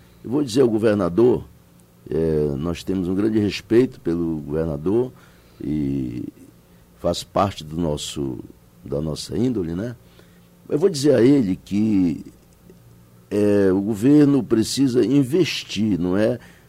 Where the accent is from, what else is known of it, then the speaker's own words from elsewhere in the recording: Manaus, Amazonas, Brazil; esse compete a nós discutirmos enquanto amazonenses, enquanto manauaras